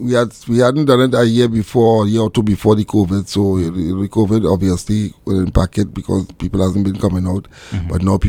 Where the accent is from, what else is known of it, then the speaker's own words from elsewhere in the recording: Trinidad & Tobago; born there; moved away; I was born in Trinidad and Tobago. Soccer is all that I know. So when I came up here in 87, I grew up playing a lot of small goals.